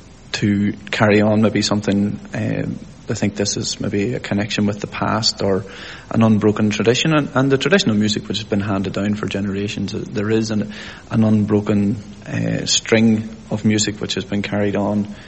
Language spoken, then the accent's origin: English; Belfast, Northern Ireland, United Kingdom; although I grew up in Belfast and my parents lived there all their lives, none of their parents were born in Belfast.